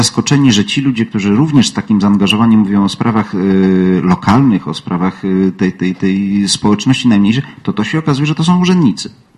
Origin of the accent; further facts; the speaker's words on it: Warsaw, Masovian Voivodeship, Poland; ja jestem z Mokotowa. Mokotów to jest 250-tysięczne miasto, bodajże 13 miasto w Polsce